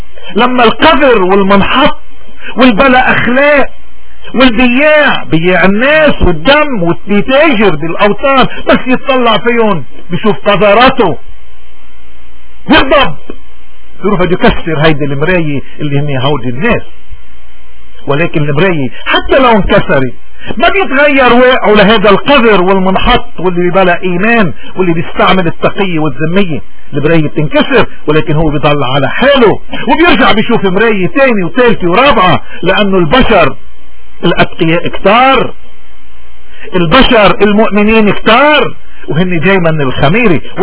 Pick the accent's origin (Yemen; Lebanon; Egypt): Lebanon; نحن كلبنانيين اليوم بأمس الحاجة انه اول شيء نكون صادقين مع نفسنا